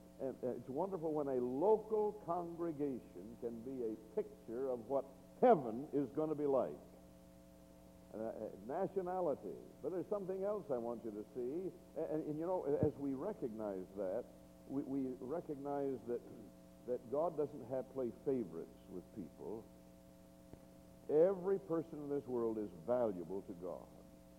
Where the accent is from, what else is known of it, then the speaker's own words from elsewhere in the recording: United States; I come from the States, where often the congregations that I had connection with were all the same color and just a cookie cutter sort of thing, you know.